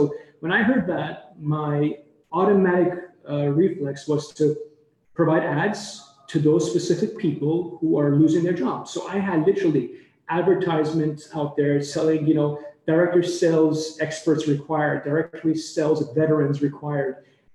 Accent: Toronto, Ontario, Canada; I'm from Toronto, Canada, in early 2007.

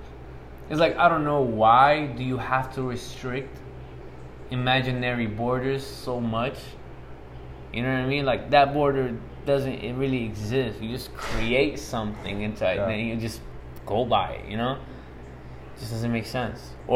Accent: Jerusalem, Palestine; English is a second language; now in United States; I'm from Palestine, or you call it Jerusalem. Mostly known here in the U.S. as Israel. But yeah, I'm a Palestinian, so to say.

